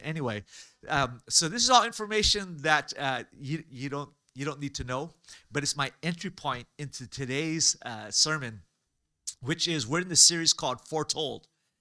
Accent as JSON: {"language": "English", "region": "Hawaii", "country": "United States", "tie": "born or raised there", "said": "growing up in Hawaii, I grew up wishing for a white Christmas."}